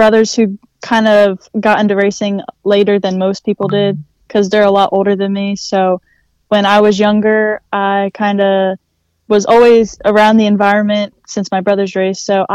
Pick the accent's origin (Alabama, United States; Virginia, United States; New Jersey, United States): New Jersey, United States; Elmer; I'm 18, about to be 19, and I'm from Elmer, New Jersey.